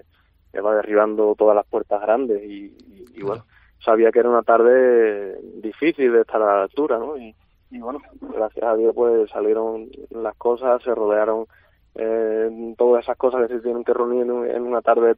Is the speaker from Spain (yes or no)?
yes; Huelva, Andalusia, Spain; Pues, bueno, es mi tierra, Huelva.